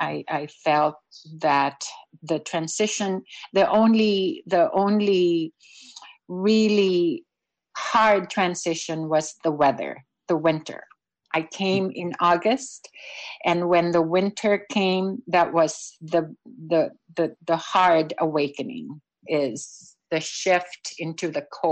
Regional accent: Philippines; my overall experience of being an immigrant, of being of a different race, of being a Filipino, of being brown, of being of a different race, has been wonderful.

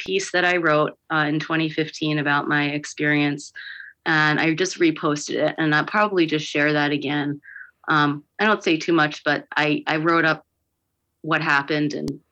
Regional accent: New York City, New York, United States; I was born and raised in New York City

